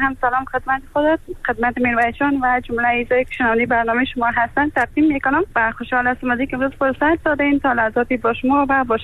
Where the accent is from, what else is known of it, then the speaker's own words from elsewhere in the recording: Afghanistan; moved away; من از افغانستان آمدم، در اول یک ماهی خانه فامیلا بودم